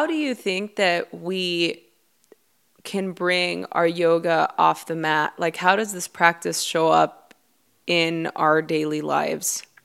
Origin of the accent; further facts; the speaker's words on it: Los Angeles, California, United States; I grew up in East